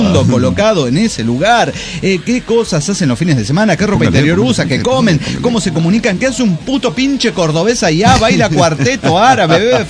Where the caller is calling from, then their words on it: La Paz, Bolivia; de La Paz, Bolivia.